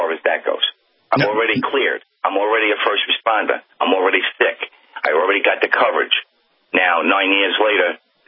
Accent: United States

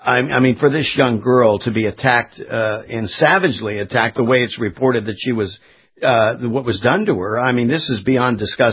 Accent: California, United States; now in Florida, United States; I mean, I was born and raised in California. I'm based now in Florida.

